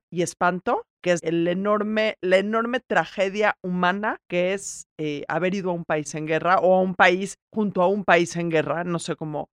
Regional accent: Mexico; yo vivo en México, soy mexicana, me voy a quedar a vivir en México

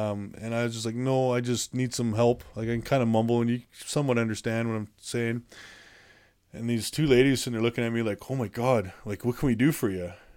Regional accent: Calgary, Alberta, Canada; And then shipped me off to my hometown, Calgary, to the Foothills Hospital

